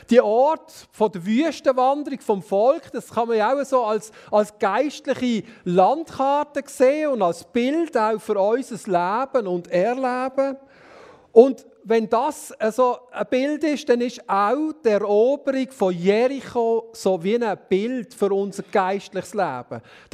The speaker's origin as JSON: {"language": "German", "country": "Switzerland", "said": "bei uns in der Schweiz so viele zerfallene Burgen vorhanden sind"}